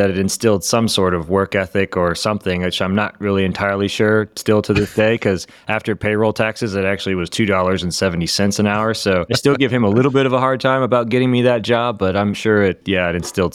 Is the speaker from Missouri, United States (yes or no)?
yes; Missouri, United States; I grew up in Missouri, originally specific to Missouri.